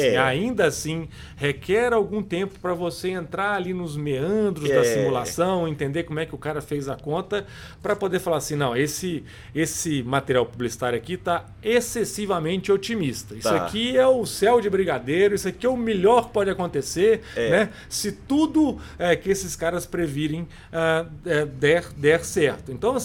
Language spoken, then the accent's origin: Portuguese; Minas Gerais, Brazil; Vou falar que é porque a gente é mineiro, a gente é desconfiado.